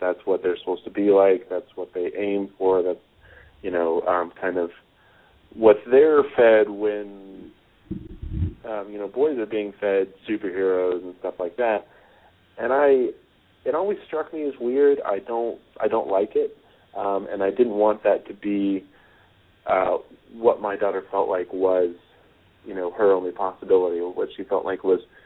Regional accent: California, United States; now in North Carolina, United States; You know, I grew up sort of on the West Coast. I lived in the Bay Area for a while and had a big comic book store there

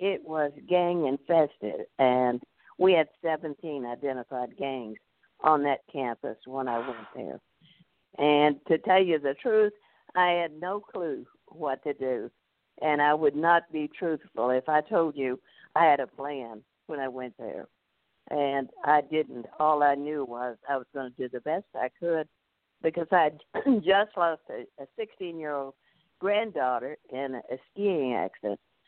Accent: Louisiana, United States; born there; Well, my background was I was born in North Louisiana during the Jim Crow era, and also it was during the Great Depression, so we were very poor.

